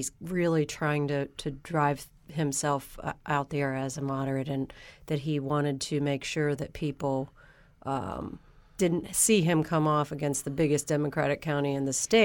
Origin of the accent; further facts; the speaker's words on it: Ohio, United States; accent: Ohio; that was my Ohio accent there